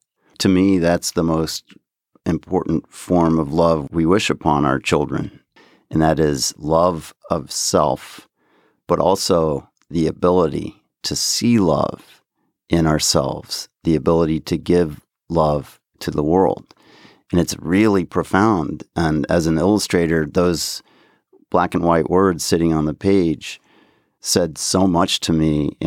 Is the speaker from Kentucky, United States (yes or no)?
yes; Lexington, Kentucky, United States; also born or lived in Missouri; now in Cincinnati, United States; I was born in Missouri, grew up in Lexington, Kentucky, now I live in Cincinnati my adult life.